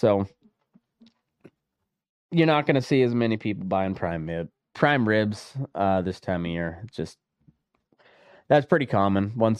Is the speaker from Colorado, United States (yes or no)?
yes; Colorado, United States; we've got a lot of drama surrounding the wolf reintroduction in my home state of Colorado.